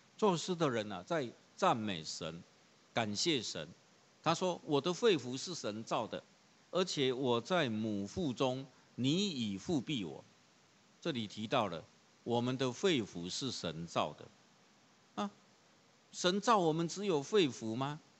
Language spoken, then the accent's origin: Chinese; Taiwan; 所以我们台湾话有一句话说什么？